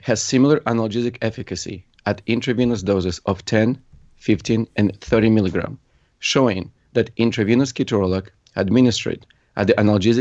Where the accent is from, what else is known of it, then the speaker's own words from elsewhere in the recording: New York, United States; accent: Russian; I am from New York, but, you know, Russian accent, working in Brooklyn, that's probably what you're hearing.